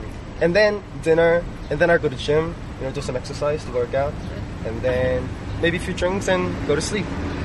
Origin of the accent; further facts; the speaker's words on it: South Korea; Yeah, South Korea, yes.